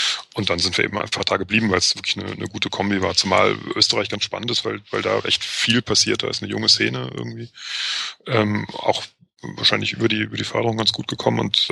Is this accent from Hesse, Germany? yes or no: yes; Frankfurt, Hesse, Germany; Nee, bin ich nicht. Ich komme aus Frankfurt.